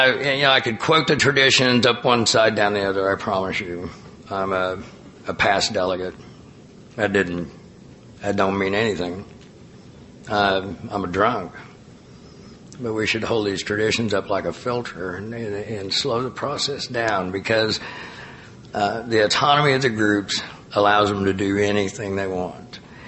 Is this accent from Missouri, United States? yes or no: no; Tulsa, Oklahoma, United States; I'm just going to use my hometown, Tulsa, Oklahoma